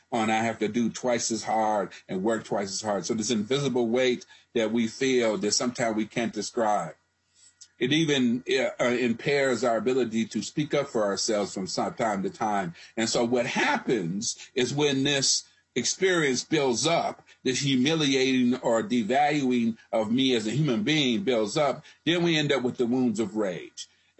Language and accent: English; Charleston, South Carolina, United States; I'm from Charleston, South Carolina. Both sides of my family are you know, descendants of slaves.